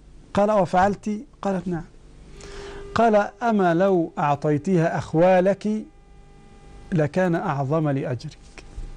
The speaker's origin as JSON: {"language": "Arabic", "country": "Egypt", "said": "المهر عندنا في مصر اسمه القائمة"}